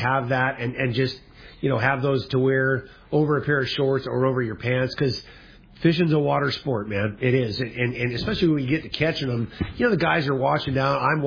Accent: La Jolla, California, United States; my brother and I, my dad, we grew up in La Jolla also. That's where, you know, I went to Scripps Elementary, Bird Rock

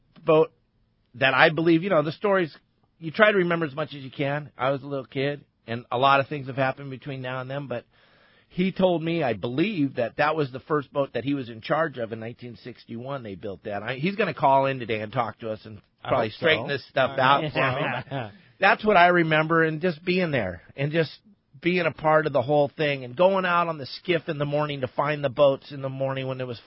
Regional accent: San Clemente, California, United States; So what it was growing up on the San Clemente Pier when I was a kid was epic because my father's office was on the end of the San Clemente Pier.

